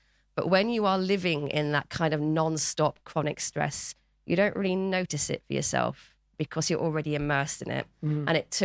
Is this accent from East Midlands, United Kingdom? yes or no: no; Guildford, South East England, United Kingdom; So I grew up in Guildford. I was an only child, and I grew up in a pub.